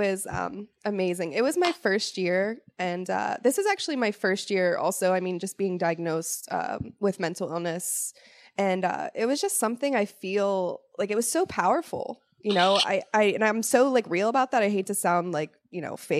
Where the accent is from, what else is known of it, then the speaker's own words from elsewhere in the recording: Pittsburgh, Pennsylvania, United States; I am from Pittsburgh, but I did grow up in Baldwin and West Mifflin. So like South Hills.